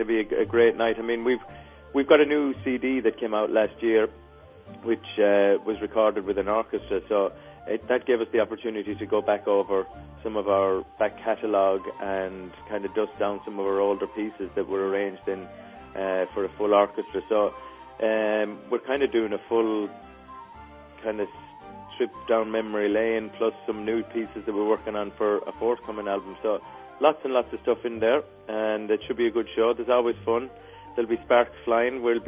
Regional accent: England, United Kingdom; now in Ireland; I am indeed originally from England, but my parents are from Ireland. They're from the west of Ireland in County Clare, which is where I live now. I came back to the county where my parents were born, and I'm living here now for

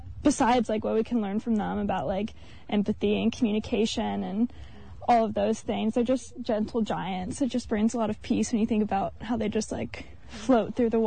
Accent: Colorado, United States; growing up in Colorado is 100% landlocked.

